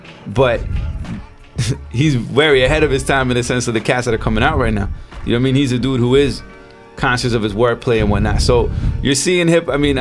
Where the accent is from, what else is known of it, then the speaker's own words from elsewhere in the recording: Canada; Like, as Canadian artists, as Canadian hip hop artists, what rich Canadian hip hop artist is it?